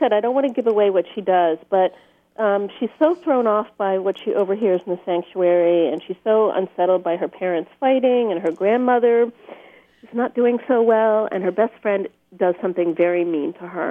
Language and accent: English; Pennsylvania, United States; I grew up in Pennsylvania and then I lived there in Bucks County for 18 years as an adult.